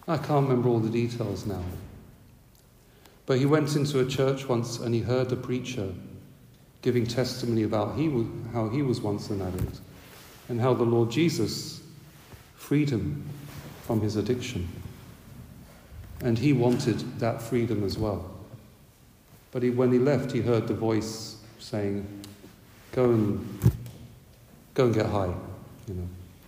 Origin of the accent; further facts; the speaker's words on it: New Zealand; And are you from Australia? I've never been asked whether I'm from New Zealand. Some of them guess that I'm from England, or they say Ireland. Some even ask me, am I from Germany?